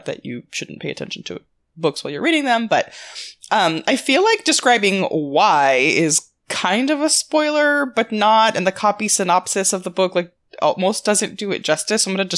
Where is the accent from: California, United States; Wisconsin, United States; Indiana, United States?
California, United States; I grew up in California, as I think I've said many times